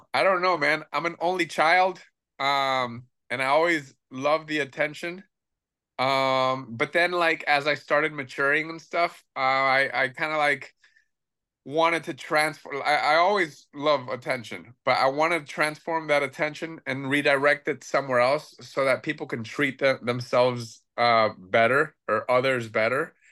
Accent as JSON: {"language": "English", "town": "Miami", "region": "Florida", "country": "United States", "said": "I'm from Miami, so this is like Satan's ass."}